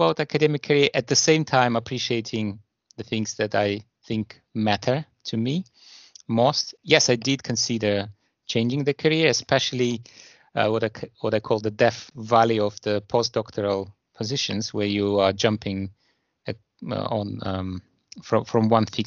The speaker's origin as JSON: {"language": "English", "country": "Russia", "tie": "born or raised there", "said": "I'm born and raised in Russia, and I did my master in St. Petersburg University, which is the second largest university in Russia."}